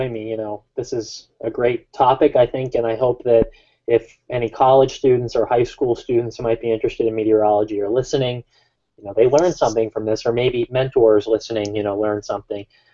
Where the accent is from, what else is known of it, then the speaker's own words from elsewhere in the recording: New England, United States; growing up in New England, you're able to see everything.